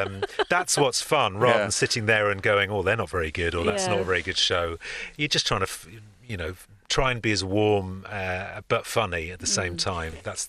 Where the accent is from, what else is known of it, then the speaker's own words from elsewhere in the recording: London, United Kingdom; those people who were born and brought up in England like we were